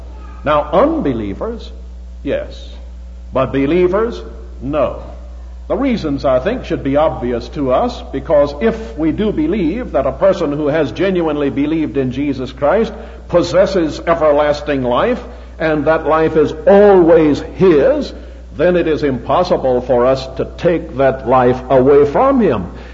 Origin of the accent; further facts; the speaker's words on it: Charleston, South Carolina, United States; I grew up in the First Presbyterian Church of Charleston, South Carolina, which is one of our old Presbyterian churches in this country.